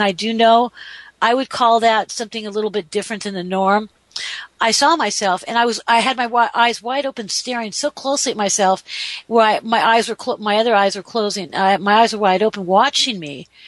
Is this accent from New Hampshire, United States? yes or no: no; California, United States; Well, you know, we're from California, three of us here on the show